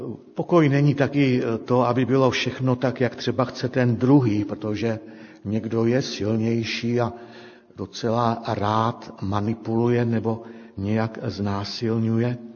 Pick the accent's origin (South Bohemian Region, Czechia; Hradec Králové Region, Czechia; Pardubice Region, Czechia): Hradec Králové Region, Czechia; Červený Kostelec; já pocházím, jsem rodák Čeleného Kostelce, to je takhle přes kopeček